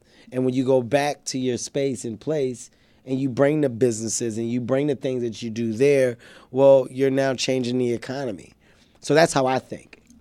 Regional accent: Philadelphia, Pennsylvania, United States; I come from North Philadelphia. I'm an inner city kid.

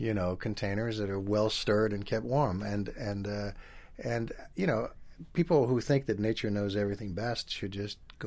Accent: France; first language French; English is a second language; I was brought up in France. French is my mother tongue. I speak Italian with a weird accent. And for some reason, I speak American.

